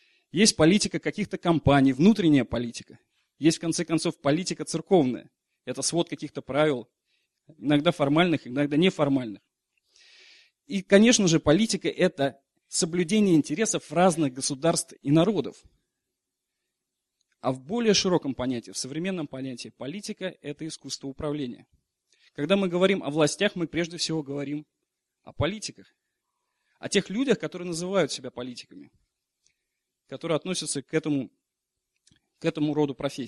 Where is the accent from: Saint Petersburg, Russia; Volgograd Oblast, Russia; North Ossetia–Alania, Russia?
Saint Petersburg, Russia; Я, например, родом из Санкт-Петербурга. Я люблю свой город.